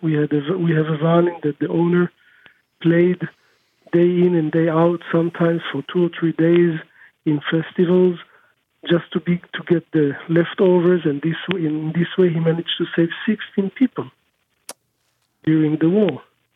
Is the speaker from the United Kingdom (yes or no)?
no; Israel; now in Turkey; someone who lives in Israel, someone who was born and raised in Israel, I live in Turkey now